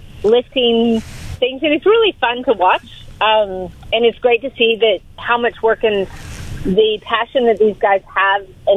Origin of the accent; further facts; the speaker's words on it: Texas, United States; Well, I'm originally from Texas